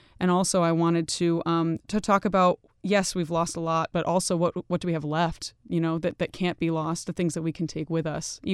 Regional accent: New York City, New York, United States; born there; So I'm Syrian American. I was born in New York City, but obviously growing up in the Syrian diaspora, I'm connected to Syria in a way that for me is constant, unavoidable.

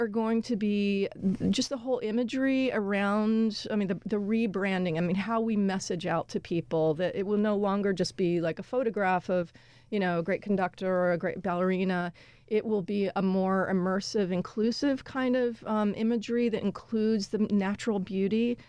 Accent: the South, United States; I'm a Southerner

